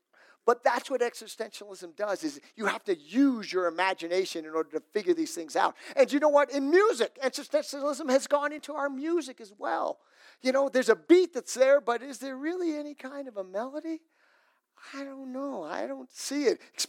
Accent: New York City, New York, United States; growing up in New York City, I had the opportunity to go through the Metropolitan Museum of Art.

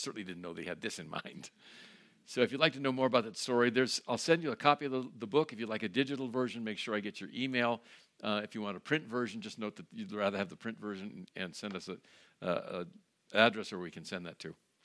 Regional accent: California, United States; I am from California. I'm delighted to be with you. I grew up in Judaism in Northern California.

